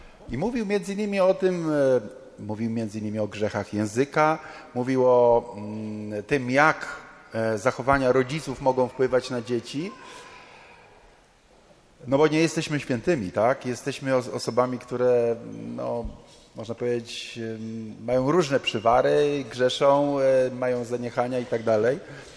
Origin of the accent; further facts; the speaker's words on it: Gdańsk, Pomeranian Voivodeship, Poland; zostałem przedstawiony, żona Ewa, jesteśmy z Gdańska Oliwy